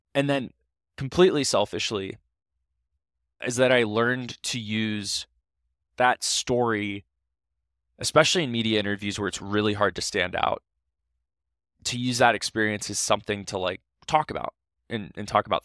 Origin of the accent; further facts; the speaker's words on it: Ohio, United States; I'm from Ohio. That's where LeBron James is from.